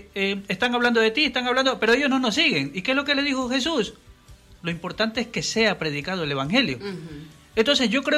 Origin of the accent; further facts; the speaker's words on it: Ecuador; Eso pasaba mucho en mi país, uh-huh. Eso pasaba mucho en Ecuador.